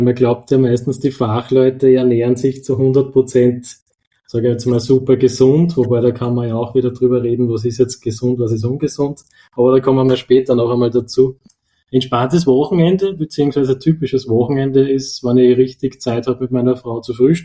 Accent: Upper Austria, Austria; now in Vienna, Austria; bei uns in Wien ist ja durchaus eine Institution, ich bin ja auch Oberösterreicher

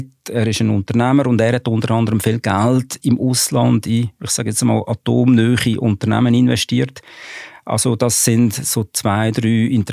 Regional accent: Aargau, Switzerland; Das kann ich als Aargauer auch sagen.

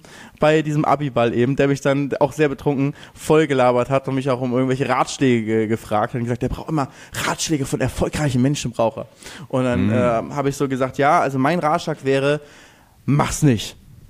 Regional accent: Lübeck, Schleswig-Holstein, Germany; die gewinnen immer bei uns in Lübeck haben die immer den, gibt's immer alle Schulen treten gegeneinander so Leichtathletik

